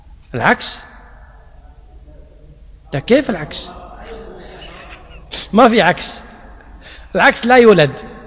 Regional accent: Kuwait; يعني مثلا عندنا في الكويت البدو، القبائل البدوية تأكل الضبان ولا لا؟

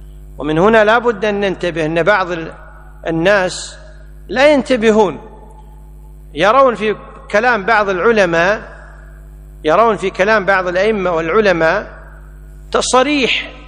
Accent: Kuwait; وإحنا عندنا في الكويت يسهلون الهمز

